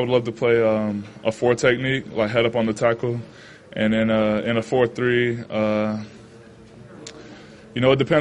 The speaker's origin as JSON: {"language": "English", "region": "Florida", "country": "United States", "tie": "born or raised there", "also_born_or_lived": "California", "said": "I was born in California, and, you know, even though I grew up in Florida, I came back to California"}